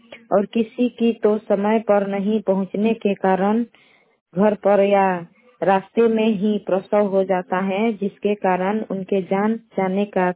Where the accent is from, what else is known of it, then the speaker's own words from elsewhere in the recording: Bihar, India; मैं ग्राम पोस्ट सिसोतासपुर पंचायत ढंगा ब्लॉक मैनता पश्चिम चंपारण के स्थायी निवासी हूँ।